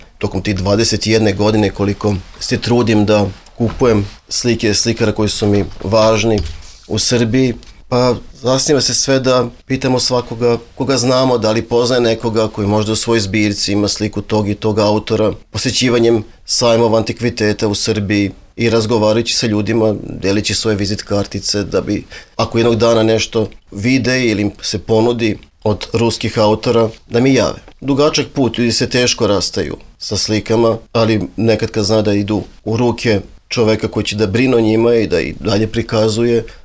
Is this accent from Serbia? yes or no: no; Moscow, Russia; ja sam odrastao u Rusiji. Moj otac je bio dopisnik politike i mi smo otišli da živimo u Moskvu te dalekih 1983. godine. Ja sam u Rusiji živeo do 1927. godine.